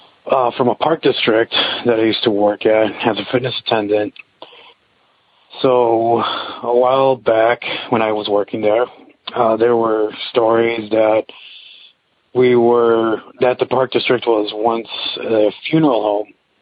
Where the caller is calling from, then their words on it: Chicago, Illinois, United States; I'm calling from Chicago, Illinois.